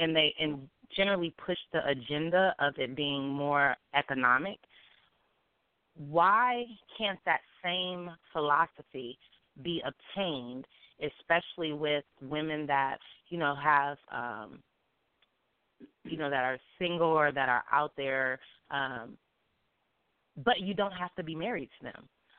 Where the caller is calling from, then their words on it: Columbus, Ohio, United States; I'm calling from Columbus, Ohio.